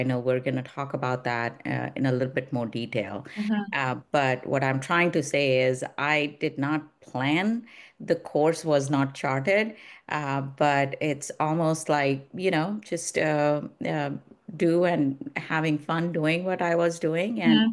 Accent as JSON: {"language": "English", "country": "India", "tie": "born or raised there", "moved": "yes", "said": "So I grew up in India and we moved back here about 28 years ago or something."}